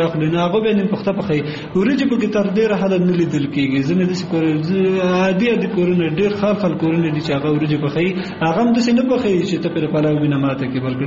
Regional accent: Kunar, Afghanistan; زه اصلا د کونړ ولایت اوسیدونکی یم

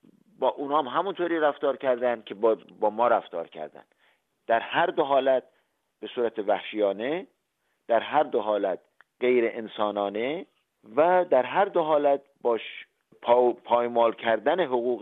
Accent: Iran; now in Austria; من به عنوان یک ایرانی اتریشی خیلی علاقمند هستم

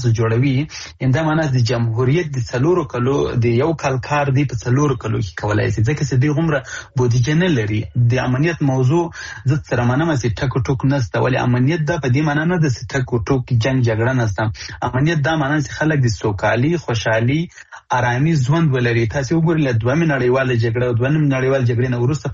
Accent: Afghanistan; نو زه د افغانستان دی او بچی په صفت باندې د دې وطن د یوزو په صفت باندې په ټول افغانانو هیله کوم

